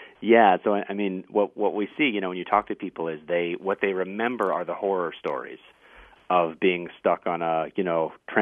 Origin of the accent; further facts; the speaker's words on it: Boston, Massachusetts, United States; Well, I'm trying not to take that personally because I am from Boston, but I do think that there are regional differences.